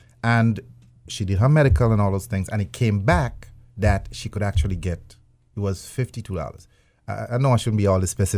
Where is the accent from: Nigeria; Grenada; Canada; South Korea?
Grenada; now in United States; I'm from Grenada originally. Mm. I've been in this country, I would say, about 30 years.